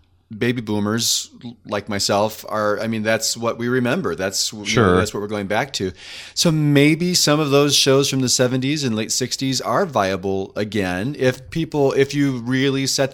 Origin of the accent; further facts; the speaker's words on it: Indiana, United States; I'm from Indiana. Sometimes I speak like that.